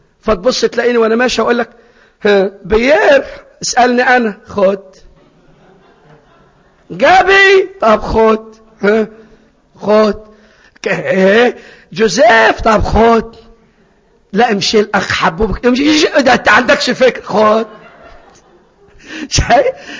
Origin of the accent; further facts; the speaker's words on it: Egypt; زمان زمان عندنا في مصر قبل ما تبقى محلات والدنيا بقي الدنيا